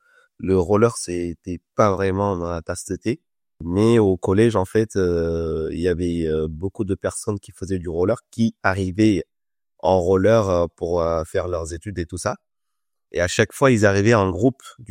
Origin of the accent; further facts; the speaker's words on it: Dakar, Senegal; moi, je suis né à Dakar. J'ai grandi là-bas. J'ai pas beaucoup bougé de Dakar pour aller dans les régions et tout ça.